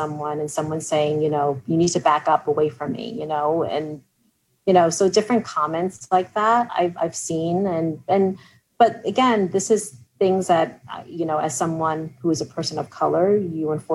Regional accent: New York, United States; And, you know, growing up in New York, same thing.

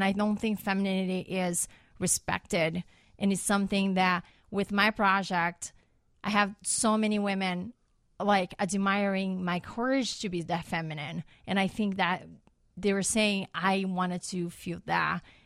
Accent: Brazil; now in Chicago, United States; I'm from Brazil.

